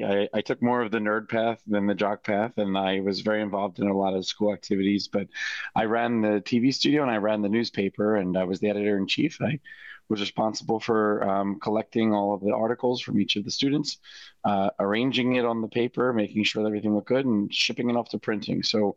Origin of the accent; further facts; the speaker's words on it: Philadelphia, Pennsylvania, United States; I grew up in Northeast Philadelphia. I am the oldest of three.